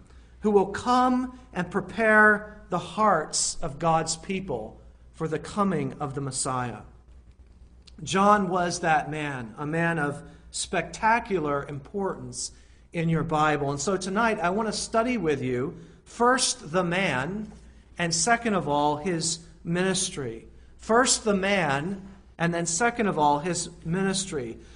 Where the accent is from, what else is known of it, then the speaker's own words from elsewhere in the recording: Tennessee, United States; also born or lived in Northeast US; Although I grew up in the South in Tennessee, I've always felt at home ministering in the Northeast, where I was born.